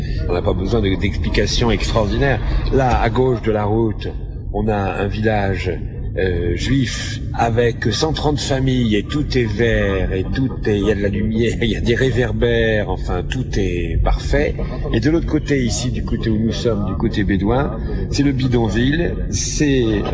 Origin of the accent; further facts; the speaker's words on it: Israel; Nous, on est des Israéliens de troisième zone, de troisième classe.